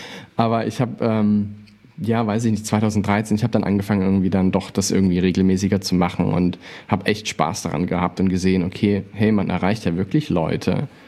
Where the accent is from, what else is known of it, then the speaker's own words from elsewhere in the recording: Chemnitz, Saxony, Germany; ich komme aus Chemnitz ursprünglich